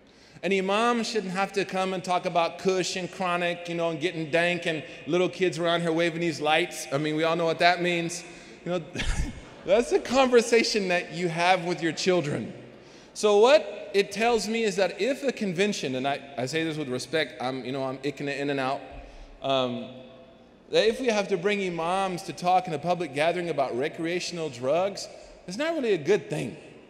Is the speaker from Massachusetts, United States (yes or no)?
yes; Boston, Massachusetts, United States; as you know, I'm from Boston, greatest city in the world after Mecca and Medina and Palestine.